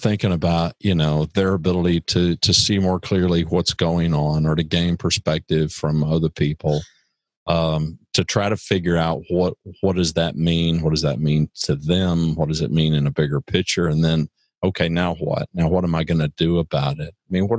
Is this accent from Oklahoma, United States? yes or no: yes; Oklahoma, United States; now in Texas, United States; Forget the fact that I'm in Texas, you're in California, and you're from Boston, and I'm from Oklahoma.